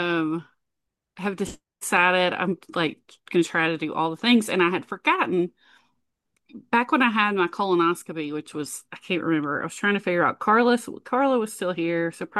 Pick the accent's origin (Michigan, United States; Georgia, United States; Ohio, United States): Georgia, United States; Moultrie; I grew up in Moultrie.